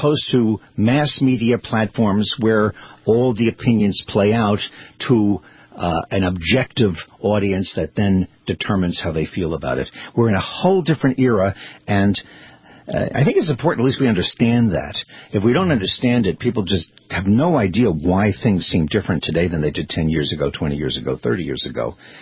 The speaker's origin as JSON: {"language": "English", "town": "Brooklyn", "region": "New York", "country": "United States", "said": "Well, I'm from Brooklyn."}